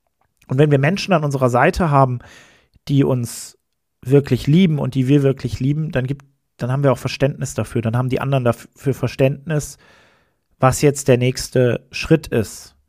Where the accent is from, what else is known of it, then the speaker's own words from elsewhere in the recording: Kiel, Schleswig-Holstein, Germany; Also ich komme aus Kiel